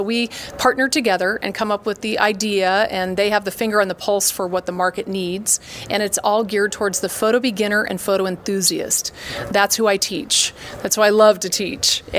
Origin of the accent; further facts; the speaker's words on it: Midwest, United States; now in Los Angeles, United States; I moved to LA from the Midwest. I'm not going to say how many years ago, but a while ago, and I started modeling